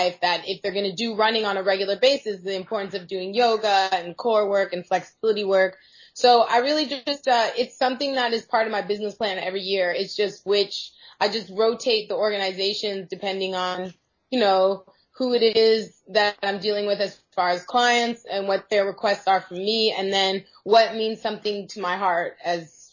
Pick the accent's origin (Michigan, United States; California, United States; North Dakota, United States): California, United States; Los Angeles; born there; I planned to come back to LA because I was born in Hollywood.